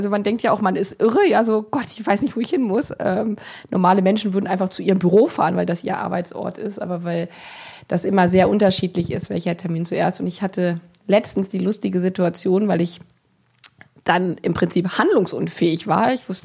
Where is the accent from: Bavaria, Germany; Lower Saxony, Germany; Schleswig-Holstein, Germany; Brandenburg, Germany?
Lower Saxony, Germany; ich bin ja in Niedersachsen groß geworden